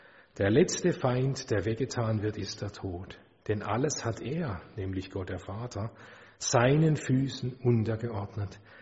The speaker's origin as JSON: {"language": "German", "region": "Baden-Württemberg", "country": "Germany", "tie": "born or raised there", "said": "ich denke da gerade auch an Baden-Württemberg, mein Heimatland"}